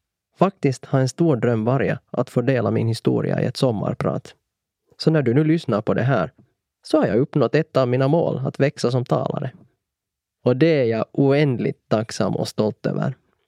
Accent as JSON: {"language": "Swedish", "country": "Colombia", "lives_now": "Sweden", "said": "Min nästa stora utmaning är återresan till mitt hemland Colombia."}